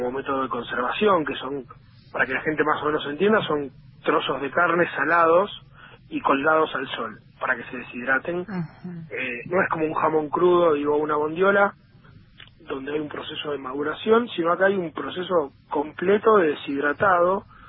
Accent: Mendoza, Argentina; Yo soy, sí, soy de Mendoza. Estamos acá en Mendoza

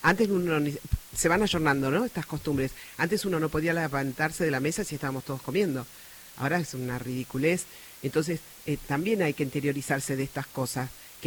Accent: Argentina; Nosotros somos muy argentinos, muy latinos, muy del beso, el abrazo

